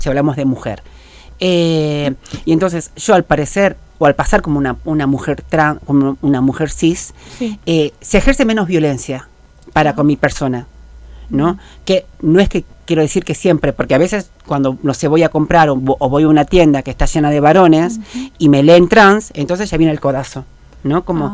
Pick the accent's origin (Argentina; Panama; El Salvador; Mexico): Argentina; Rosario de Lerma, Salta; Y transcurrí toda parte de mi infancia, adolescencia y juventud en Rosario de Lerma.